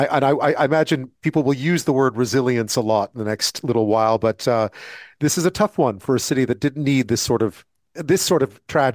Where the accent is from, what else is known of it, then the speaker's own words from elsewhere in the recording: Montreal, Quebec, Canada; I grew up in Montreal, which is another port city with bridges.